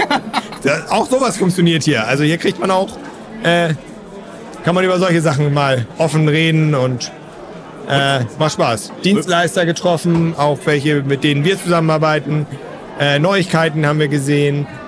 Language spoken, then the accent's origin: German; Hamburg, Germany; ich komme aus Hamburg, extra nach Fulda